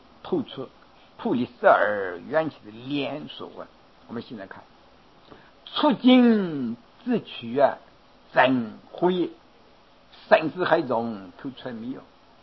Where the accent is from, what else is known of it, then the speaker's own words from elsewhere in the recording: China; 就个比喻来说，我们中国人一句古语叫抵洋出犯，这是抵洋出犯。